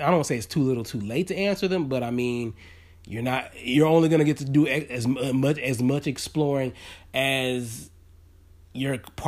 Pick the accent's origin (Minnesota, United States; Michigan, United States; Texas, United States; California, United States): Texas, United States; Houston; Because, mind you, I'm from Houston, Texas. So I'm in the Bible Belt. I'm in the part of the United States where we got the Bible thumpers.